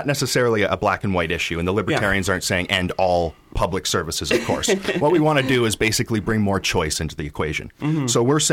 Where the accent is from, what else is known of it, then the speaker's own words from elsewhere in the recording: Cambridge, East of England, United Kingdom; I was born in Cambridge and went to school around here, went to university in London, and have always been around the area